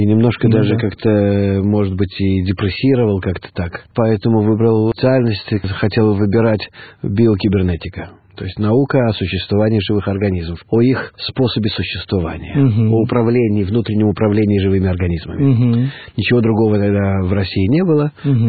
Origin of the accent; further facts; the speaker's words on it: Vitebsk, Vitebsk Region, Belarus; born there; Родился в Витебске, в обычной интеллигентной еврейской семье, врачей.